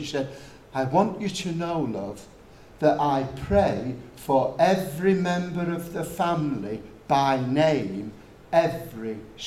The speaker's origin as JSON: {"language": "English", "town": "Latchford", "region": "North West England", "country": "United Kingdom", "tie": "born or raised there", "said": "And in the little Gospel Hall chapel where I grew up in Latchford"}